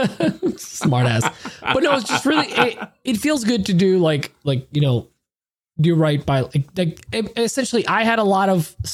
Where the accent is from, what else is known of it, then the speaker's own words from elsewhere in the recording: Poland; But also, like, I'm from Poland. What are you gonna do to me?